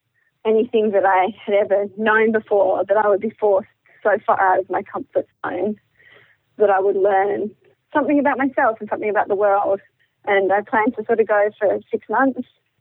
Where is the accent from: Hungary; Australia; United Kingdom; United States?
Australia; And I've never been to Indonesia before, which is strange for an Australian, because most Australians spend quite a lot of time in Bali in particular.